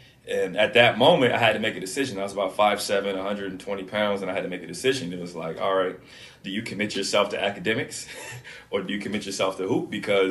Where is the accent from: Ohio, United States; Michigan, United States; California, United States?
Ohio, United States; Canton; Yeah, so I grew up in Canton, Ohio, like you said before.